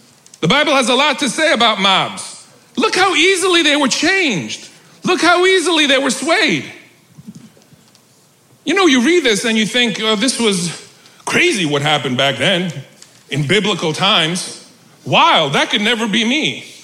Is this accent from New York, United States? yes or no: yes; Queens, New York, United States; I was raised in Queens. I remember when I became a Mets fan.